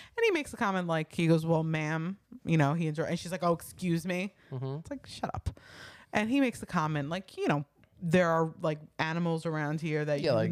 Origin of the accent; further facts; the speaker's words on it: New York, United States; You know, we're from New York. We have no idea.